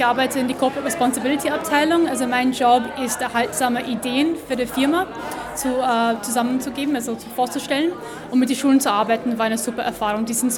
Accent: Australia; Hier in Australien, genau. Also mein Vater ist Österreicher, aber ich bin hier in Australien aufgewachsen.

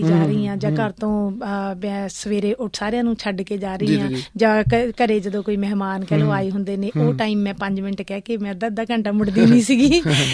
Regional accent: Punjab, India; ਮੈਂ ਪੰਜਾਬ ਤੋਂ ਆਈ ਹਾਂ, ਮੈਂ ਪੰਜਾਬ, ਮੈਂ ਪੰਜਾਬੀਅਤ ਦੀ

